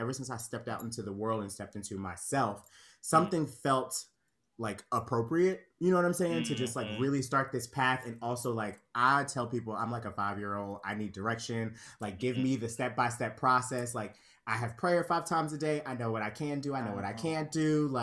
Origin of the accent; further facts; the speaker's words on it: Conyers, Georgia, United States; I'm a Conyers girl. I was raised in Conyers, Georgia.